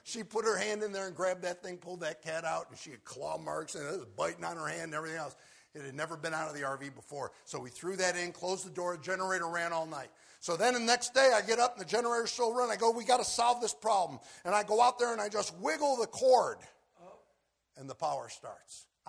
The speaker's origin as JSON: {"language": "English", "town": "Rochester", "region": "New York", "country": "United States", "said": "I'm from Rochester, New York. I know storms."}